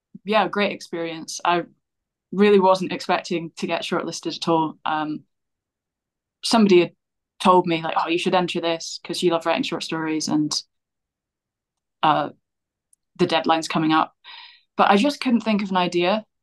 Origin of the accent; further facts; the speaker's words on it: Edinburgh, Scotland, United Kingdom; I'm from Edinburgh. I was born there. Sadly, I don't sound very Scottish because my mum's English and my dad's actually Northern Irish, but his accent is faded as well.